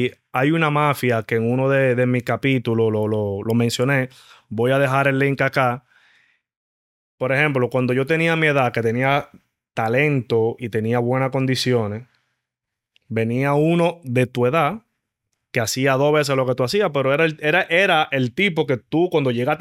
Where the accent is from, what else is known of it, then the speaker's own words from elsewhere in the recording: Dominican Republic; Yo, desde pequeño... practicaba béisbol, imagino como todo dominicano.